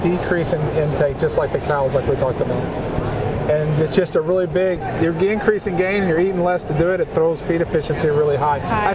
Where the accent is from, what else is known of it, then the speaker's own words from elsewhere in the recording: Southern US, United States; certainly where I grew up in the South, that, you know, we feed cake or cubes.